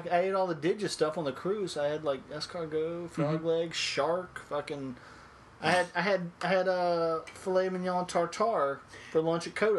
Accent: United States; No, I have to be Wagyu, because I'm American.

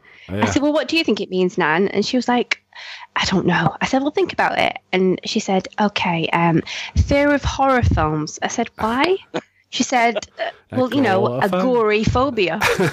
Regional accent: Salford, North West England, United Kingdom; I know about that, considering I'm from Salford.

